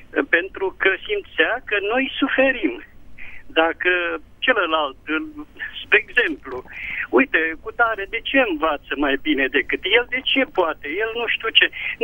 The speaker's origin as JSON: {"language": "Romanian", "region": "Ialomița County", "country": "Romania", "said": "și sunt din Ialomița."}